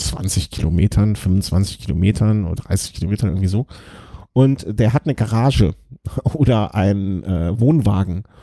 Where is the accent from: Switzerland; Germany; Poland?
Poland; Also klar interessiert mich als Pole vielleicht die Polen-Rundfahrt eher, wenn die hier von meiner Haustür rumfährt